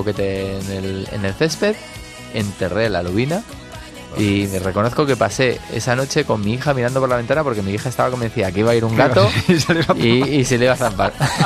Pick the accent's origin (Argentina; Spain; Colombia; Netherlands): Spain; el momento de comer es un ritual y en España lo vivimos como tal y no podemos olvidarnos de que No somos ingleses, ni noruegos, ni alemanes